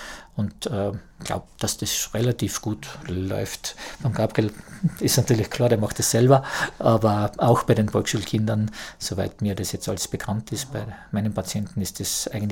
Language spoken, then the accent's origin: German; Tyrol, Austria; bei uns in Tirol